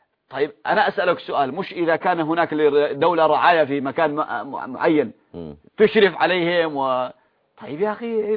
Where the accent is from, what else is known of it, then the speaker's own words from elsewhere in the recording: Yemen; حتى عندنا في اليمن، وهذا شيء جديد جدا